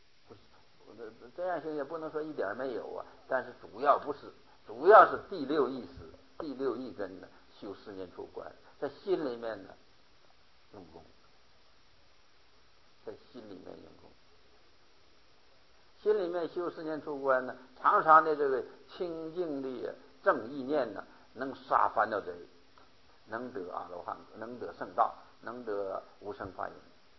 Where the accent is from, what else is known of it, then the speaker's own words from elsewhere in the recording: China; 但是是巴利文，我们中国人呢现在还没有办法能读